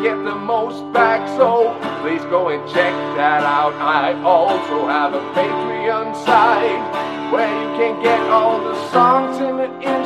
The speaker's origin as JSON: {"language": "English", "country": "Norway", "said": "he's from Sweden and I'm from Norway and we're both from Scandinavia"}